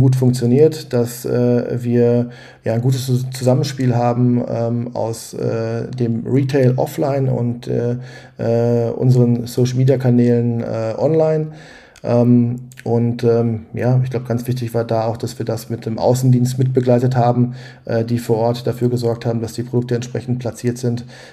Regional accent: Dorsten, North Rhine-Westphalia, Germany; hier in Dorsten. Wie gesagt, das ist meine Heimatstadt, eine mittelgroße Stadt am Rande des Ruhrgebiets, Grenze Münsterland.

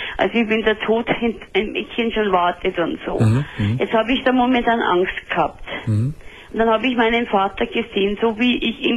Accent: Bavaria, Germany; Ich komme aus Niederbayern.

